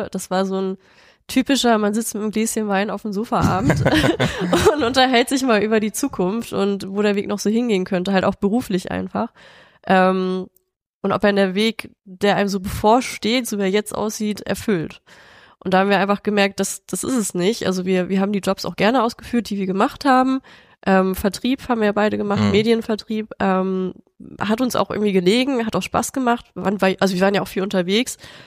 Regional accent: Schleswig-Holstein, Germany; also born or lived in Hamburg; now in Rheda-Wiedenbrück, Germany; ich komme tatsächlich ursprünglich aus dem Hohen Norden aus Schleswig-Holstein

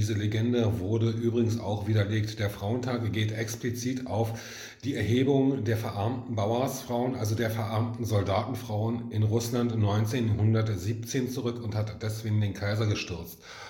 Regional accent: Berlin, Germany; Das Fehlen des Wohlfühlfeminismus hier ist für mich auch als Berliner gerade aktuell

